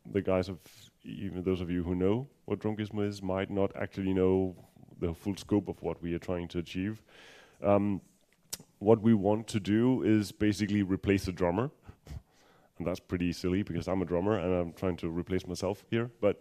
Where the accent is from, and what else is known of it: Denmark; English is a second language